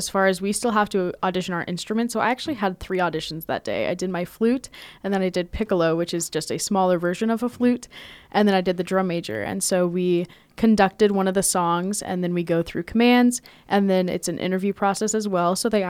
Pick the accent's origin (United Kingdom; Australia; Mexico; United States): United States; Iowa; They're like, oh, you're from Iowa. I'm from Iowa.